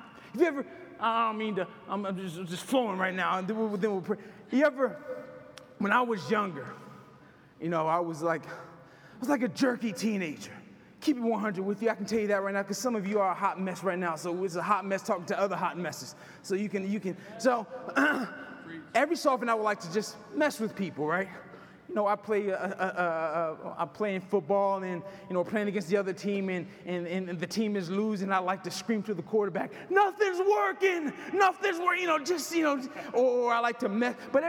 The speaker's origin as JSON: {"language": "English", "town": "Washington", "region": "District of Columbia", "country": "United States", "tie": "born or raised there", "said": "I was born and raised in Washington, D.C., right?"}